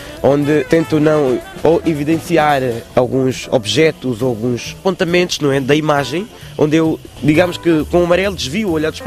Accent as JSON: {"language": "Portuguese", "country": "Angola", "tie": "born there", "said": "não digo Angola, onde nasci"}